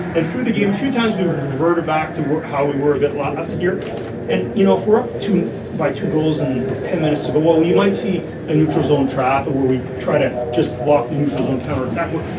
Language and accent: English; Ottawa, Ontario, Canada; I'm from Ottawa. I'm going to live here my whole life.